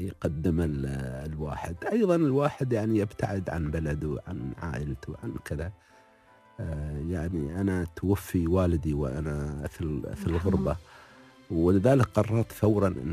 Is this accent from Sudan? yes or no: no; United Arab Emirates; also born or lived in New York, United States; أيضا العيش في مدينة نيويورك. وأنا جاي من الإمارات، يعني هاك الأيام الإمارات ما عندنا مدينة دبي وأبوظبي وما عندنا شيء.